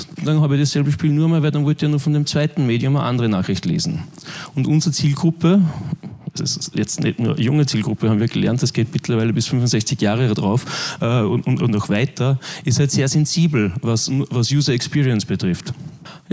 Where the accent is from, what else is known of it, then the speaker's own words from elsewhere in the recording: Linz, Upper Austria, Austria; also born or lived in Vienna; ich komme aus Linz, habe jahrzehntelang eigentlich auch in Wien gewohnt und so die Rückübersiedlung nach Linz war für mich ein bisschen so der Einstieg in die Medienbranche.